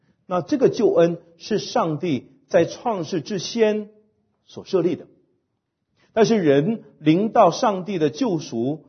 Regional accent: China; 这个是我们中国人不知道的，是事实，是必定会发生的事情。

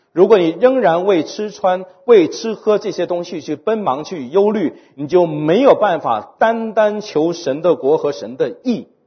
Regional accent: China; 我们中国人很多这种的成语叫做见财眼开，是吧？

